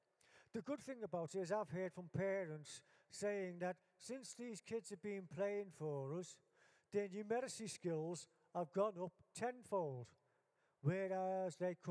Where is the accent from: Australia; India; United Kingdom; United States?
United Kingdom; Liverpool, North West England; now in Humberside, United Kingdom; as you can hear from my accent, I'm from Liverpool.